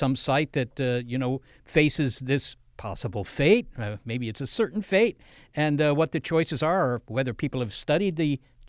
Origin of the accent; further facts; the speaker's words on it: Washington, District of Columbia, United States; I grew up in the Washington, D.C. area